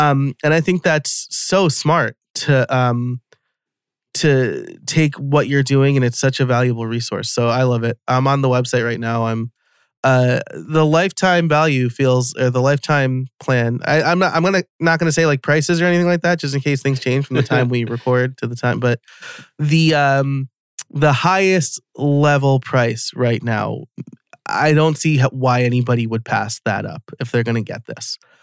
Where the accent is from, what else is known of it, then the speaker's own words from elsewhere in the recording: New York, United States; Yeah, a huge Yankee fan. I'm like born and raised in New York.